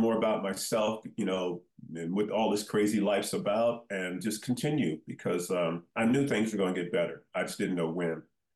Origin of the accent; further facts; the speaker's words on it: Baltimore, Maryland, United States; And I'm from Baltimore originally